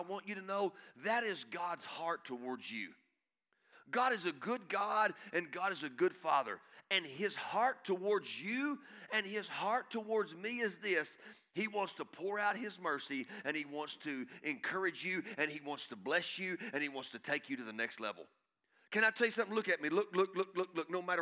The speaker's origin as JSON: {"language": "English", "town": "Guthrie", "region": "Oklahoma", "country": "United States", "said": "We love Guthrie. We're from Guthrie. We lived in Guthrie."}